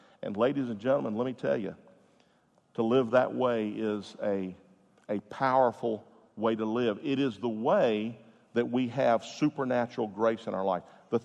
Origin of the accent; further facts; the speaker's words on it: Jacksonville, Florida, United States; Just a little red-headed kid over off of Barnes Road in Jacksonville, Florida, in apartment number 10.